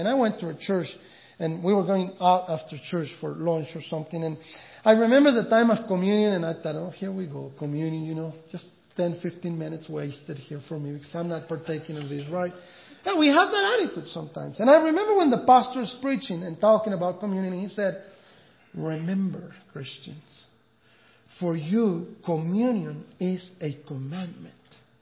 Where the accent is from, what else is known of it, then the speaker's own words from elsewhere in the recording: Mexico; You know, I grew up in Mexico